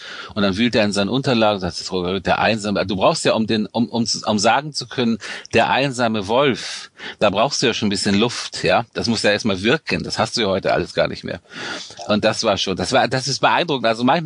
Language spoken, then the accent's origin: German; Northern Germany, Germany; ich komme aus, wie gesagt, aus dem Norden Deutschlands, recht einfache Verhältnisse.